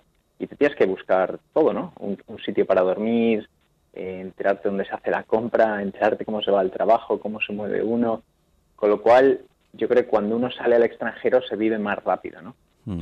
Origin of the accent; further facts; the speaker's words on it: Spain; now in Singapore; a los que venimos de España se nos hace un poco más cuesta arriba, sobre todo al inicio, esa falta de interacción.